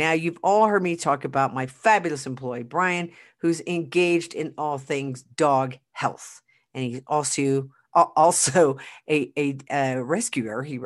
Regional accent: Oklahoma, United States; I've been gone back to Oklahoma, my hometown, for a funeral

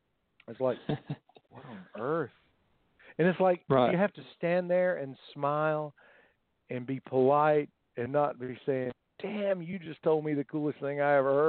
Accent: the South, United States; I'm still from the South. People do, outside of the South, unless you're in England. Now in England, they love my accent.

